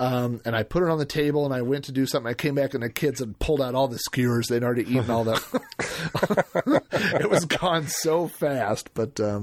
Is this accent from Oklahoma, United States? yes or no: yes; Oklahoma, United States; I'm from Oklahoma. We've had everything with gravy.